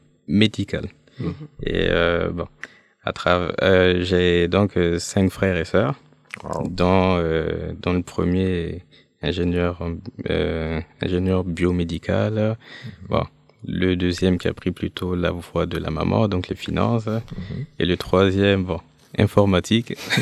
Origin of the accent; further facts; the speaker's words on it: Ouagadougou, Centre, Burkina Faso; born there; je suis né à Ouagadougou, donc c'est la capitale. Mais par contre, mes parents, ils viennent de Waiguya